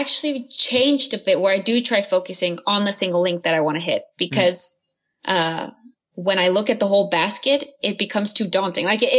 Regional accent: Chino, California, United States; I was born in Chino and born and raised there, yeah. So it's like 50 kilometers east of Los Angeles.

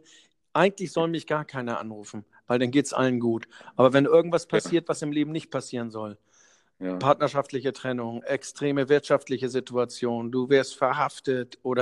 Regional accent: Husum, Schleswig-Holstein, Germany; Ich bin aus Husum, das heißt, wenn du an der Nordsee bist

